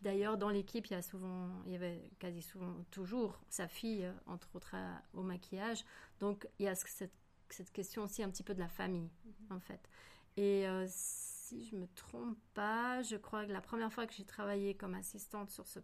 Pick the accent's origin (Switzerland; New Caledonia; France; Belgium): Switzerland; en tant que pure Suisse, pour travailler sur un projet pur belge, ça n'allait pas.